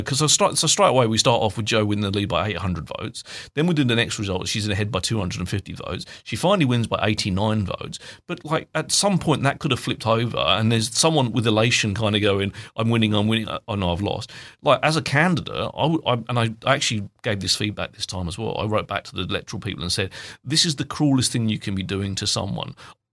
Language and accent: English; United Kingdom; I spend all day drinking tea because I'm British.